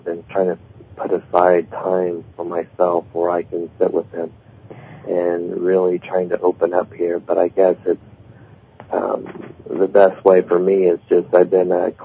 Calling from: Indiana, United States

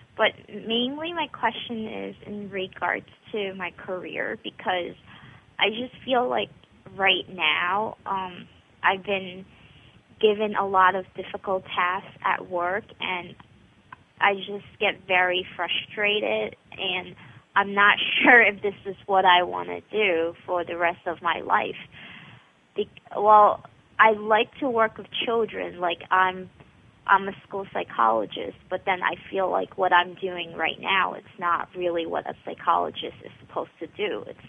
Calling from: Brooklyn, New York, United States; I'm calling from Brooklyn, New York.

